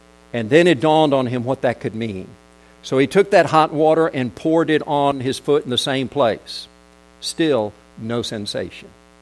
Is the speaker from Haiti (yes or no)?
no; South Korea; I grew up in Korea, and there was a leprosy colony not far from where I lived.